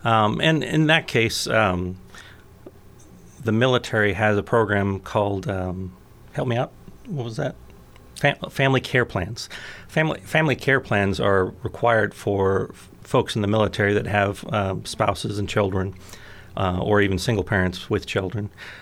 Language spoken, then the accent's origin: English; Oregon, United States; I grew up right here in Douglas County. I was raised from the age of 1 through 18 here in Douglas County, and attended Melrose Schools, Fremont, and then Roseburg, and graduated Roseburg High